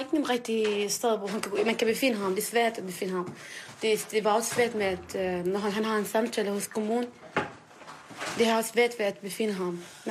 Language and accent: Danish; Iraq; Danish is a second language; now in Copenhagen, Denmark; Landet? Irak. Ja, Irak. Og så bor jeg her på 12 år siden, eller 13 år siden. Kom med mine forældre.